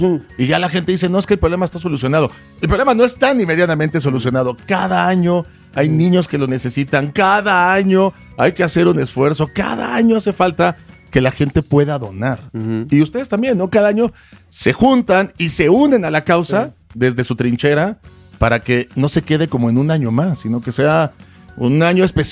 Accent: Mexico; O sea, somos escépticos, somos mexicanos

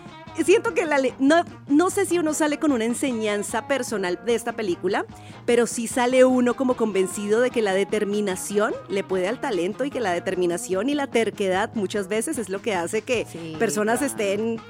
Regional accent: Colombia; yo siendo colombiana de otro lugar, o sea, diferentísimo, me identifiqué

